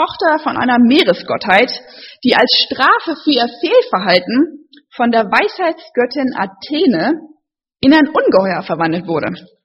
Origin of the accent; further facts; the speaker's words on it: Düsseldorf, North Rhine-Westphalia, Germany; born there; also born or lived in United States; Bin 31, gebürtige Düsseldorferin.